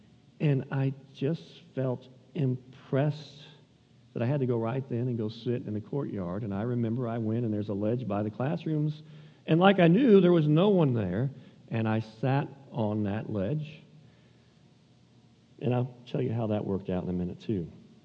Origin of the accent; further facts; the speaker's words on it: Florissant, Missouri, United States; I grew up in Florissant, member of Parker Road Baptist Church.